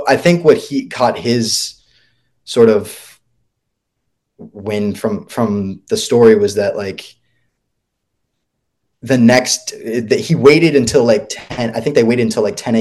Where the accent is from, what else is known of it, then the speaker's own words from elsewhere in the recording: Massachusetts, United States; but, you know, we're all from the Massachusetts area. We vacation out to where we grew up, vacationing out to the Cape and Nantucket